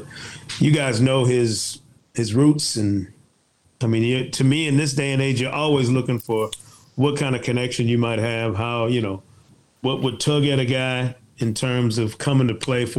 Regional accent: Michigan, United States; I'm from Michigan, so my Ohio cousins who are Ohio State grads and everything, which is sickening to me, by the way.

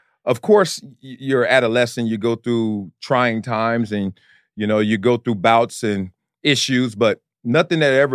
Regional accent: Compton, California, United States; I'm from Los Angeles, Compton, California. So obviously we know about the adversity in the neighborhood, the gangs, the poverty.

